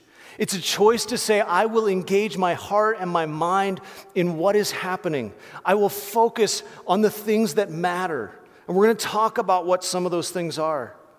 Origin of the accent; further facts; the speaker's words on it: Ohio, United States; I grew up in Ohio where it's like dead and cold during Christmas.